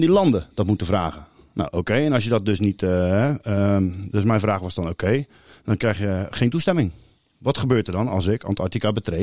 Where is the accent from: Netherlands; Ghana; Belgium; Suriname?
Ghana; Dutch is a second language; maar ik kom uit Ghana